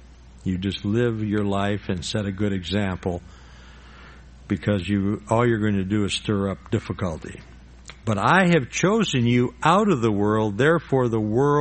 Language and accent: English; Illinois, United States; We're originally from Illinois